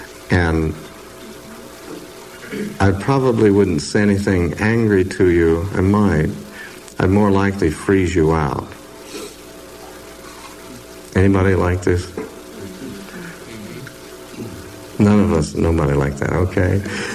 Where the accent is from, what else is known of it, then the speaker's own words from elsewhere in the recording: Oregon, United States; I mean, I'm glad I'm from Oregon. We don't talk that way.